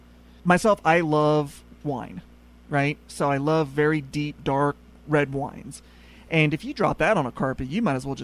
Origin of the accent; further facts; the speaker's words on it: Colorado, United States; At least I grew up in Colorado. We didn't even have crawl spaces. We always had basements.